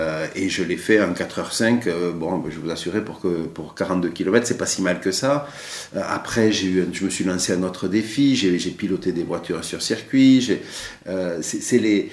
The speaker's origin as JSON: {"language": "French", "region": "Occitanie", "country": "France", "tie": "born or raised there", "said": "Alors vous voyez, moi j'ai quitté le Gers, et j'ai aussi des mauvaises expériences, des mauvais souvenirs dans le Gers, et qui sont liés à des situations familiales"}